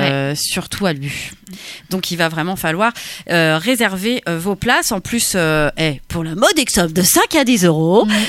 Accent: Rennes, Brittany, France; bon, bref, je suis rennaise.

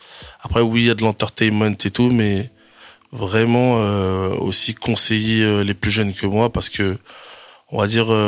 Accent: Angers, Pays de la Loire, France; À l'heure actuelle, je suis en Zup Sud. Donc, je représente fièrement la Zup Sud. Et sinon, ouais, je viens d'Angers, d'un quartier qui s'appelle Belleveil

